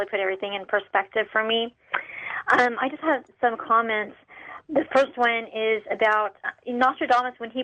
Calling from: Fountain Valley, California, United States; I'm from Fountain Valley, California.

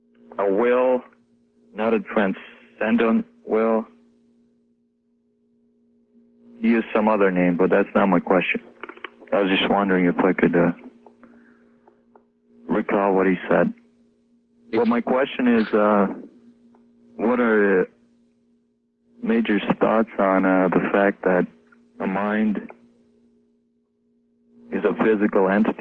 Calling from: Minneapolis, Minnesota, United States; Yes, I'm calling from Minneapolis.

